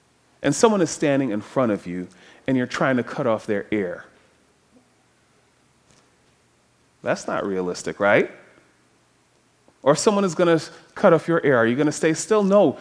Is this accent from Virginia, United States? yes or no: no; Detroit, Michigan, United States; I grew up in Detroit. That's how it works, right?